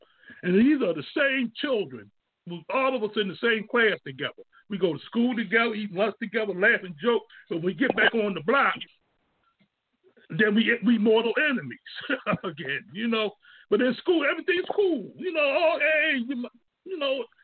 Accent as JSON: {"language": "English", "region": "Pennsylvania", "country": "United States", "tie": "born or raised there", "said": "because I told people about the story when I grew up on Bacon, Pennsylvania."}